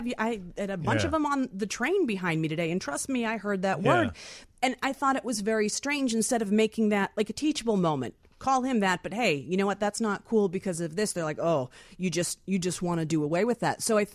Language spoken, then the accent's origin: English; Huntington, Indiana, United States; I'm from Huntington, Indiana.